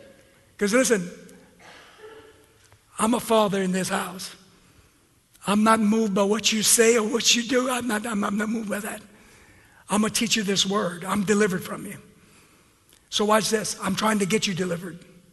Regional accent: Lauraville, Louisiana, United States; I'm from Lauraville, Louisiana, and I know better than that.

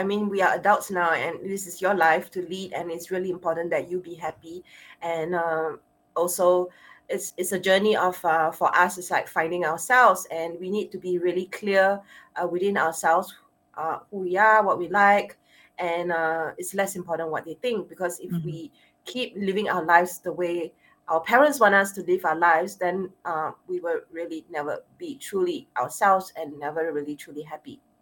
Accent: Singapore; accent: Asian Singaporean; even though I feel that I don't speak well with my Asian Singaporean accent

